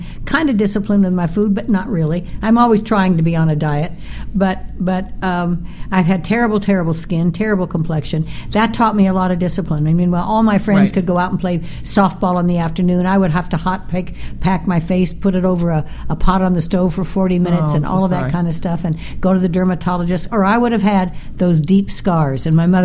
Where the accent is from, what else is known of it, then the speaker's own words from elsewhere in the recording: Las Vegas, Nevada, United States; Well, and the thing is, I grew up in Las Vegas. I mean, you know, my father had the Thunderbird Hotel